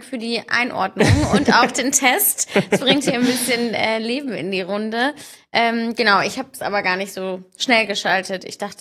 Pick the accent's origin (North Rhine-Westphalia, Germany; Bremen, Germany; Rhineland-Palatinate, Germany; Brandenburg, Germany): North Rhine-Westphalia, Germany; dass ich Westfälin bin und zwischen Münster und Osnabrück meine Heimat, dass sich da meine Heimat befindet.